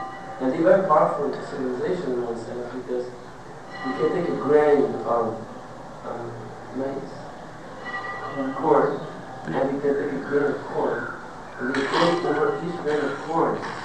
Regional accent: Vancouver, British Columbia, Canada; we didn't realize it because I'm from Vancouver, and Vancouver there's so much rain.

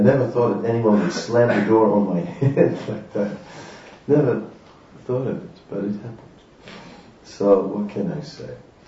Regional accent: Haarlem, North Holland, Netherlands; just like here we're in Amsterdam, and I'm actually from Haarlem, right?

